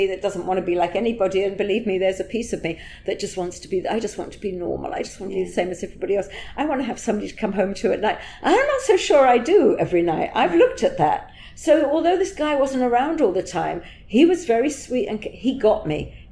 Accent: London, United Kingdom; Yeah, I was from North London

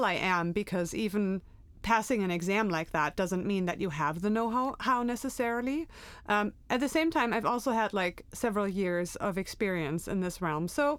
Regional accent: Germany; first language German; English is a second language; now in Portland, United States; But yeah, I am from Germany. I've been in the States for 15 years

